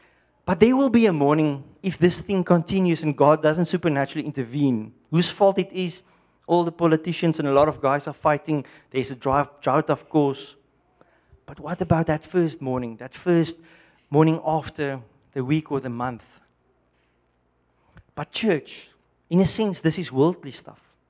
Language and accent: English; Western Cape, South Africa; I grew up in the Western Cape. Maybe the rains come in June or July, we won't know.